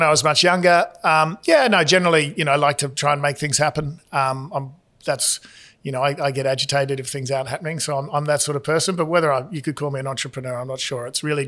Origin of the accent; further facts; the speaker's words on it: Australia; I started as an Australian funds management firm called CBA, which ended up turning into Colonial and covering Australian stocks.